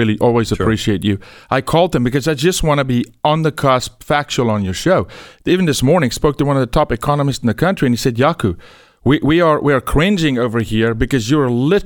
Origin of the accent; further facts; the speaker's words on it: South Africa; moved away as an adult; I'm from South Africa, born and raised 27 years, first 27 years of my life, Glenn. And so through the apartheid era, I was raised.